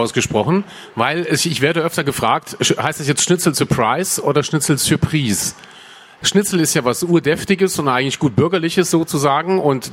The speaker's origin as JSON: {"language": "German", "region": "Saarland", "country": "Germany", "said": "Aber ich bin Saarländer, ich bin umzingelt von Frankreich, halb zumindest."}